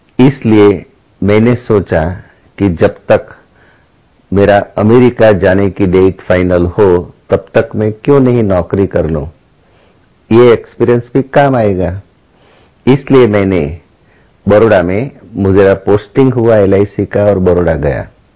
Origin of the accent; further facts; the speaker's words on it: Valsad, Gujarat, India; मैं वलसाड से हूं।